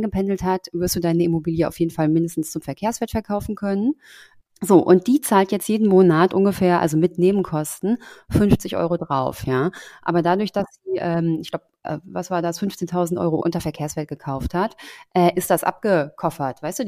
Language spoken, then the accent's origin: German; Frankfurt, Hesse, Germany; Also ich bin aus Frankfurt und ich habe Wohnungen in Berlin, aber ich wohne zum Beispiel zur Miete.